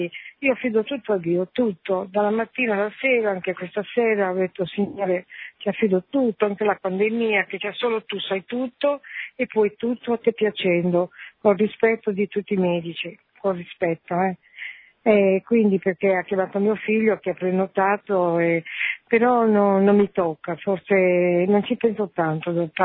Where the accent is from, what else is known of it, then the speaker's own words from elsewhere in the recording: Sardinia, Italy; noi siamo sardi, capito?